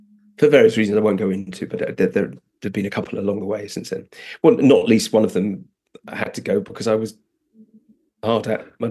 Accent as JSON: {"language": "English", "country": "Netherlands", "tie": "born or raised there", "said": "And I was brought up in Holland. And the only English that I heard until I was 10 was either my brothers"}